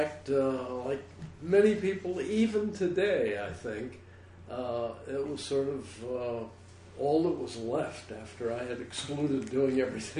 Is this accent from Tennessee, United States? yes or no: yes; Memphis, Tennessee, United States; moved away as an adult; also born or lived in New Orleans; I was born in New Orleans and grew up from the age of four in Memphis. Went through public schools in Memphis, went to college in Tennessee at Vanderbilt, and after college I left the South